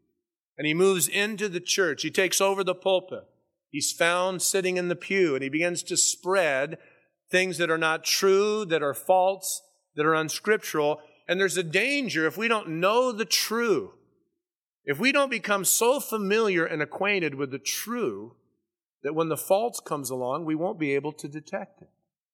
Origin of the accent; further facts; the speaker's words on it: United States; born there; Now, I'm born in the United States. I'm an American citizen. I have an American passport